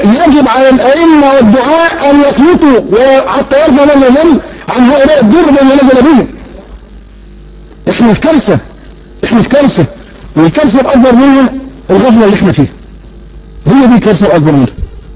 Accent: Egypt; قصور البيوت المصريين احنا كمصريين اكلنا بتقالى في الزبالة

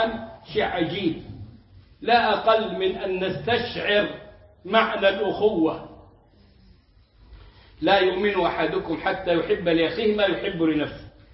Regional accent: Egypt; الجنيه اللي عندنا في مصر

